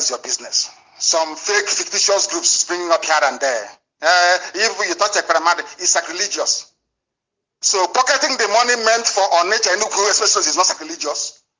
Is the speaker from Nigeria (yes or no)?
yes; Nigeria; I'm a proud Nigerian. I'm a Nigerian.